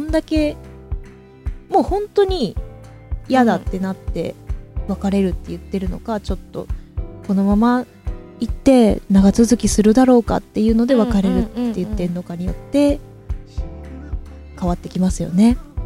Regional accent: Osaka, Japan; でまあ大阪出身なんで雪がほぼ積もんないし

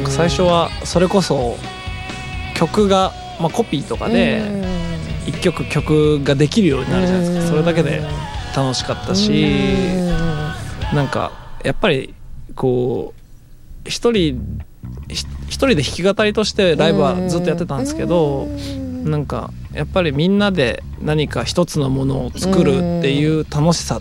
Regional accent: Nagoya, Aichi, Japan; 僕はもともと地元名古屋で、名古屋でバンドをやってたんですけど

